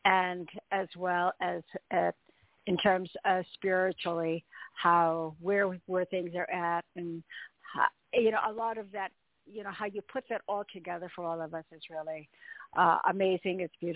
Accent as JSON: {"language": "English", "region": "Illinois", "country": "United States", "tie": "born or raised there", "said": "because we're out west, you know, we're in Nevada, I find for myself, because I grew up in Illinois, so there's so much humidity there."}